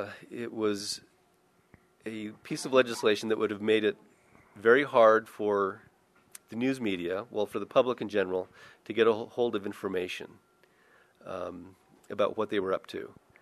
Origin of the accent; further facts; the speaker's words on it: Oceanside, California, United States; When I was growing up in Oceanside, California, we'd get these clouds of smog coming down from Los Angeles